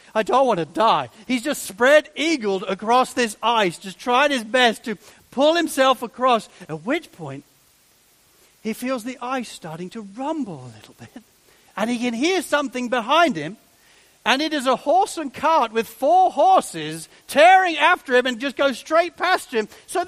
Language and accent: English; England, United Kingdom; growing up in England